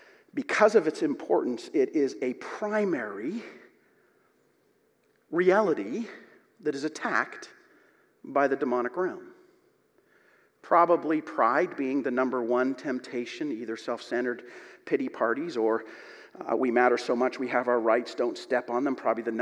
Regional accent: Calgary, Alberta, Canada; it felt like all of Calgary. I was at home from Briarcrest for a year trying to become a power engineer, and all of Calgary jumped up and celebrated.

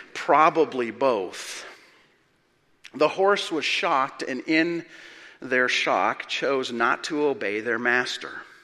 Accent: Calgary, Alberta, Canada; When I was significantly younger, born and raised in Calgary, Alberta

